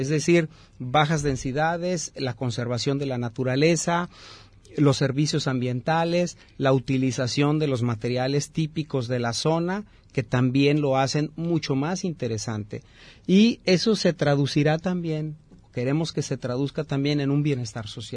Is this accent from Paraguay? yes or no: no; Mexico; como mexicanos tenemos que ofrecer, como nayaritas, jaliscienses